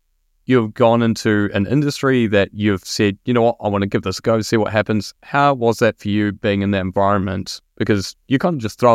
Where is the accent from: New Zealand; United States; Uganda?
New Zealand; Christchurch, Canterbury; Even though I was obviously studying in my hometown, Christchurch being my hometown, so for me it was not a far-flung place.